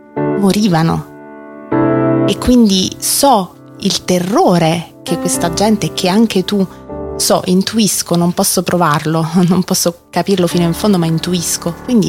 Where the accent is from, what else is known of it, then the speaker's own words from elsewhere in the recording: Foggia, Apulia, Italy; io vengo da Foggia, quindi sono vicinissima a quelle terre che tu hai descritto